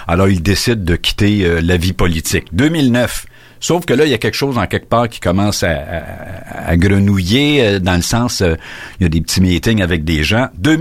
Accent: Quebec, Canada; Deux mois plus tard, il est élu député chez nous dans la Naudière, comté de Rousseau.

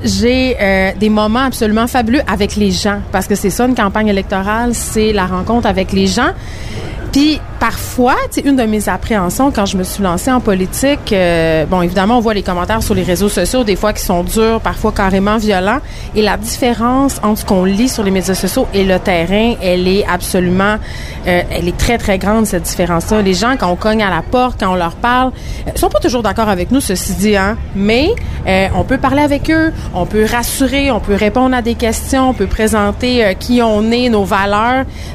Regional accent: Quebec, Canada; mais je suis une fille qui vient d'une région, je viens du Saguenay-Lac-Saint-Jean

